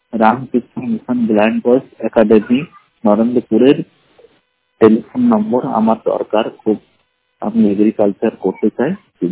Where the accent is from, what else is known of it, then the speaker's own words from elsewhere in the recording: Allahabad, Uttar Pradesh, India; আমার বাড়ি হলো এলাহাবাদ।